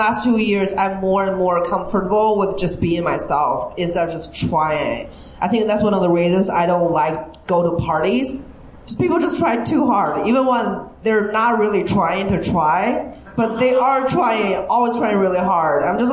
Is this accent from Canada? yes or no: no; China; I'm from China. My ex-boyfriend lives in Baltimore.